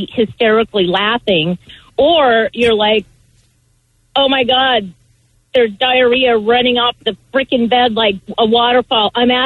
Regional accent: California, United States; moved away as an adult; And I grew up in California, but since I moved up here for college, then the whole weather thing was different.

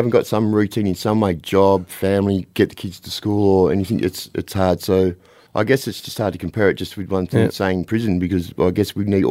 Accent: Western Australia, Australia; now in Adelaide, Australia; WA. So I've only been over here for about the last 12 months.

